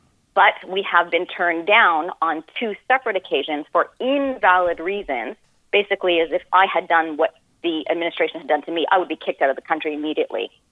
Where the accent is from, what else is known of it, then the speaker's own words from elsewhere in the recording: Canada; now in United States; I'm Canadian.